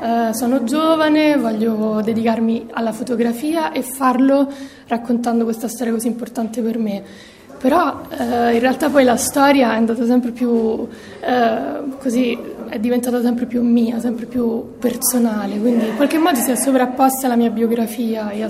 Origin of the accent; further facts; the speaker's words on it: Rome, Lazio, Italy; la mia vita a Roma, nella crescita, perché sono comunque nata a Roma da madre sarda, e quella che era la mia famiglia di origine materna.